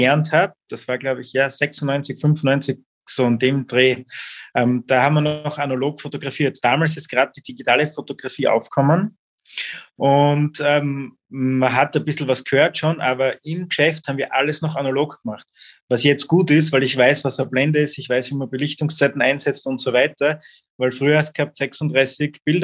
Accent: Styria, Austria; now in Vienna, Austria; Ich komme aus der Steiermark ursprünglich, aus dem grünen Herz Österreichs, lebe jetzt in Wien und glaube, bleib auch in Wien.

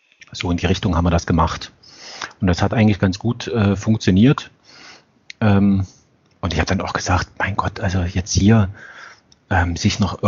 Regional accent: Germany; ich hatte ja die allergrößten Befürchtungen, dass wir dort als Deutsche veräppelt werden oder sowas

